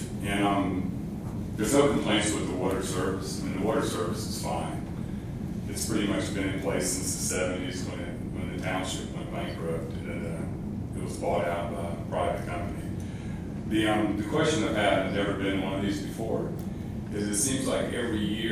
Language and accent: English; Atlanta, Georgia, United States; Now, we're from Atlanta, and Atlanta's a lot more expensive.